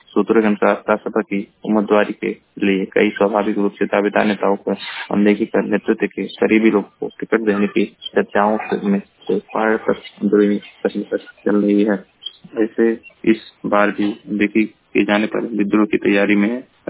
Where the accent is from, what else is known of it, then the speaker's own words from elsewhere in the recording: Maharajganj, Uttar Pradesh, India; मैं जिला महाराजगंज का निवासी हूँ।